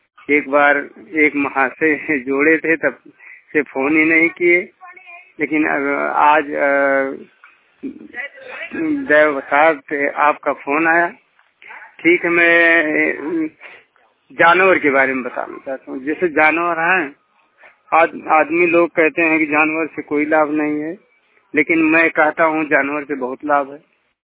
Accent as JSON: {"language": "Hindi", "town": "Ayodhya", "region": "Uttar Pradesh", "country": "India", "said": "मैं अयोध्या का निवासी हूँ, रसूलपुर, वहीं से मैं बात कर रहा हूँ।"}